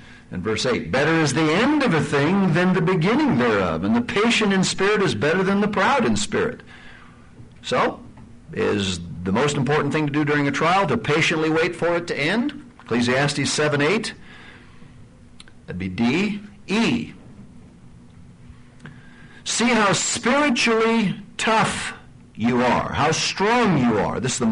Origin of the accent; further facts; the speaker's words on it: Lima, Ohio, United States; I grew up in Lima.